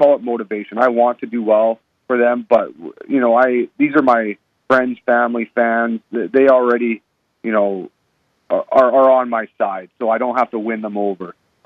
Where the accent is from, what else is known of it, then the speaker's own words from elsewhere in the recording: Calgary, Alberta, Canada; I guess I would say I'm a pretty typical Canadian. I still love my hockey. My Calgary Flames are my hometown team, so I'm always cheering for them.